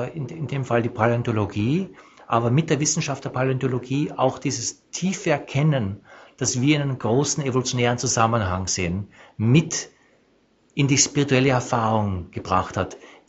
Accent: Austria; Sie als Schweizer, ich als Österreicher

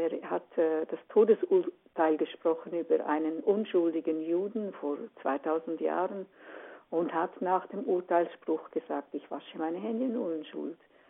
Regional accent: Switzerland; ich bin ganz in der Nähe der Grenze aufgewachsen und ich habe 20 Jahre gebraucht, bis ich erst einmal den Fuß auf deutschen Boden gesetzt habe. Und zwar bin ich in einem Dorf aufgewachsen

